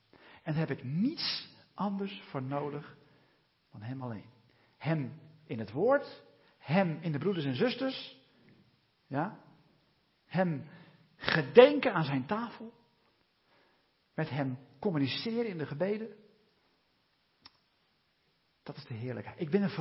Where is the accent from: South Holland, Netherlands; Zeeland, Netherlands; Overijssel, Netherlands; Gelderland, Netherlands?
Gelderland, Netherlands; Ermelo; Ik kom uit Ermelo.